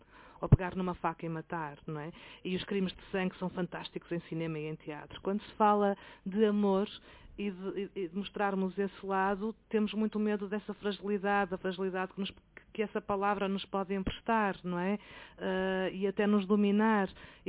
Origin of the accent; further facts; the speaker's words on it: Portugal; enquanto portuguesa e enquanto encenadora, nascida e criada em Portugal